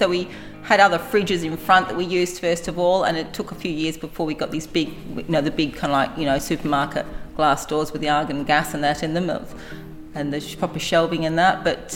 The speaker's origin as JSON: {"language": "English", "country": "Isle of Man", "lives_now": "Australia", "said": "I'm from the Isle of Man, which is in the Irish Sea"}